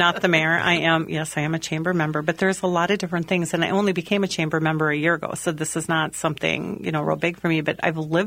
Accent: Richmond, United States; now in Stillwater, United States; I'm always from here. I mean, I was born and raised in Richmond. I live in Stillwater. I have never ventured out of the Midwest as far as living goes.

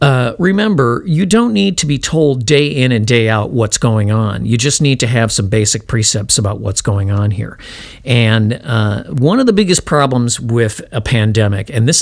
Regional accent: Chicago, Illinois, United States; When I was about 12 or 13, we went up to Michigan to a friend's lake cabin. And, you know, I was from Chicago.

